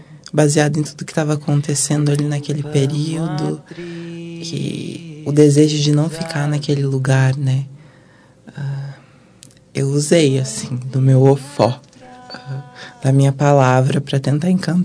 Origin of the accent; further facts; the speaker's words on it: Cachoeira do Sul, Rio Grande do Sul, Brazil; Eu também sou do interior, eu sou de Cachoeira do Sul, da roça mesmo, do interior. E cresci ouvindo tudo isso, né?